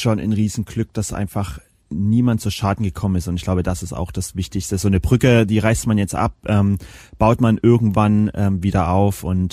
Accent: Dresden, Saxony, Germany; in Dresden, in meiner Heimatstadt zu beenden.

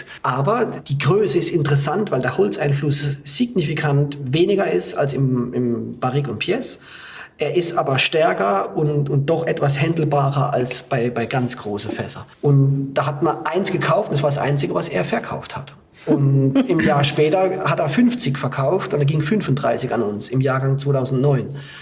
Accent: Baden-Württemberg, Germany; ich bin in Südbaden aufgewachsen, habe im Kaiserschuh gelernt, war im Burgund. Das hätte ich mal nicht gedacht. Dann kam ich 2008 in die Pfalz

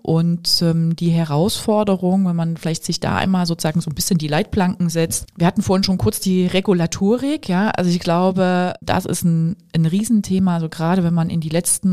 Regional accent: Leipzig, Saxony, Germany; Ich bin ja sozusagen in der Nähe von Leipzig geboren und groß geworden in Leipzig

